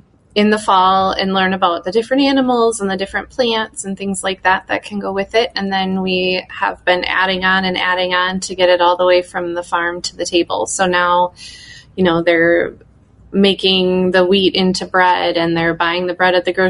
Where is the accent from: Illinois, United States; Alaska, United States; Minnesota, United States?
Minnesota, United States; Lake City; I am from Lake City, Minnesota, and I teach kindergarten here in the classroom.